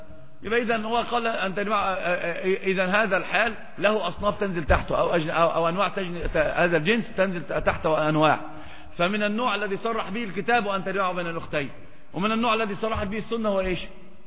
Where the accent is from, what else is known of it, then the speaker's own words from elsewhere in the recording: Egypt; أصلا عندنا في مصر برضو نفس الحكاية